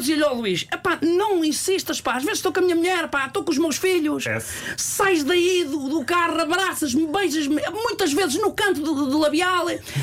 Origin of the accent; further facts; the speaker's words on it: Santarém, Portugal; now in Rio Tinto, Portugal; Não sou de Rio Tinto, sou de Santarém, mas pronto, a minha mulher é de Rio Tinto. E sou ali da zona de Rio Tinto.